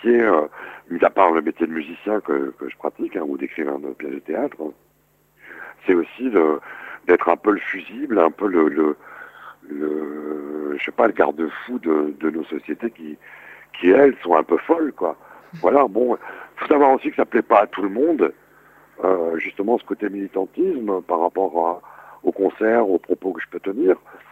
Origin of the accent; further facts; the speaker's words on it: Lille, Hauts-de-France, France; Moi, je suis issu d'un quartier populaire de Lille, Oisem.